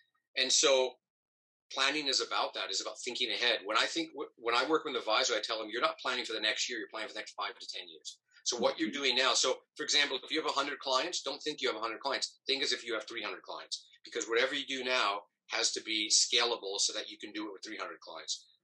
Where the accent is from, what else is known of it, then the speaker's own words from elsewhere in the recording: New York, United States; even though I grew up in New York, I root for the Mets.